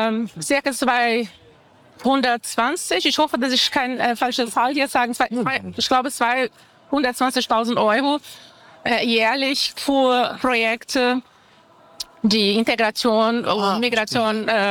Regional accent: Brazil; Bei uns in Brasilien, wenn ich vergleichen würde, wir haben da andere Faktoren, andere Krisen, Finanzkrise

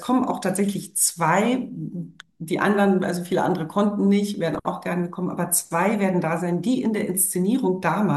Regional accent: Berlin, Germany; in Diva Berlin gebe ich eben meinen Blick auf meine Heimatstadt.

